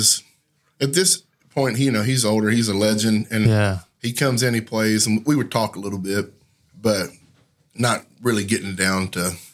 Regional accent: Nashville, Tennessee, United States; I'm more of a country guy, you know. So I grew up around Nashville and it was a great place to grow up.

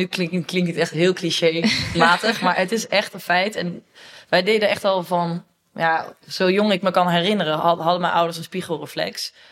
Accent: North Brabant, Netherlands; En wij zijn allebei opgegroeid in Brabant en love Brabant.

